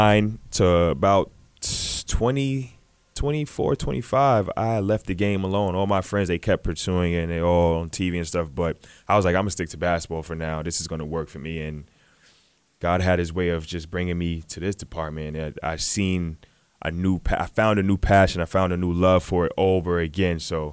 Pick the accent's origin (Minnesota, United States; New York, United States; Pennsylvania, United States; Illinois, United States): New York, United States; Staten Island; Now, I'm from Staten Island, New York. I'm from where they're from.